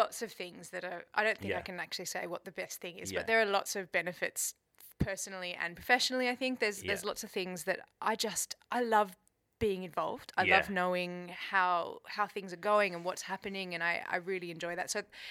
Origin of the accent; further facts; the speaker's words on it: Newcastle, New South Wales, Australia; I grew up in Newcastle, so I was born in a hospital that doesn't even exist anymore, the Royal Newcastle Hospital.